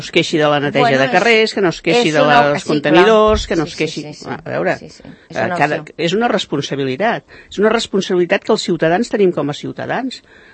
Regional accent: Catalonia, Spain

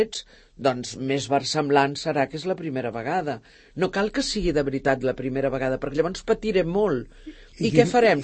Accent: Sant Cugat, Catalonia, Spain; jo això ho faig aquí, a Sant Cugat, però perquè és el meu poble.

